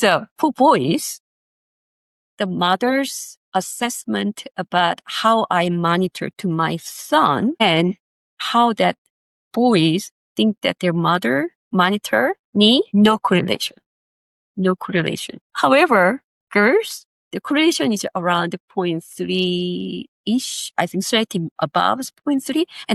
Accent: South Korea; I'm from South Korea

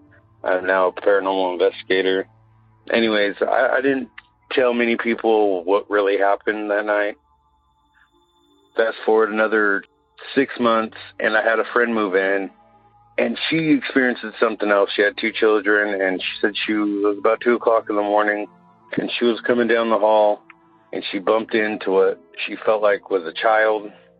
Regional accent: Willis, California, United States; now in Phoenix, United States; Live out here in Phoenix, but my experience happened in my hometown of Willis, California.

